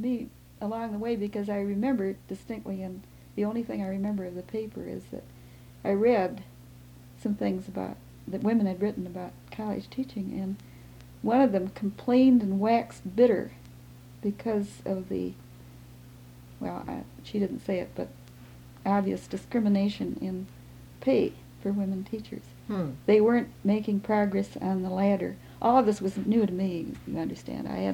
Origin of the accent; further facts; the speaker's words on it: South Dakota, United States; My mother came from northern Germany. My father came from the Black Forest area. And I was born in South Dakota.